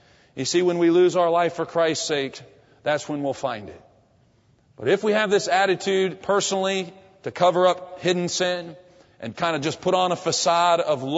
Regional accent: United States; I'm very privileged in my life and being an American and being in a place where I've been able to hear the gospel and now preach the gospel freely in this free land.

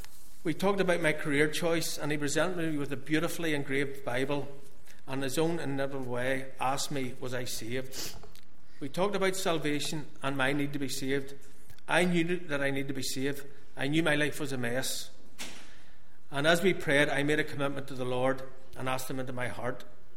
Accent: Belfast, Northern Ireland, United Kingdom; born there; I was born in 1956 in Carrington Street in the Ravenhill Road in Belfast. My father, Arthur, was originally from London, and … was from the Donegal Road area.

